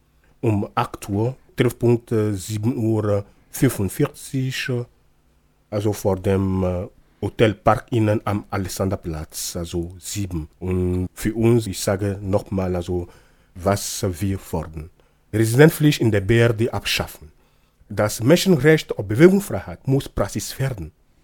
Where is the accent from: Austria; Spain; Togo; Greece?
Togo; Damals also in meinem Heimatland Togo